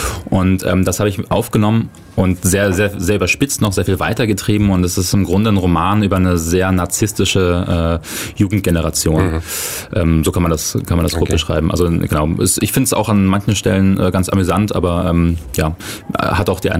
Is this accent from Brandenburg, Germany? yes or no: yes; Kleinmachnow, Brandenburg, Germany; Also ich bin aufgewachsen in Kleinmachnow, das ist eine recht wohlhabende Stadt am Rand von Berlin.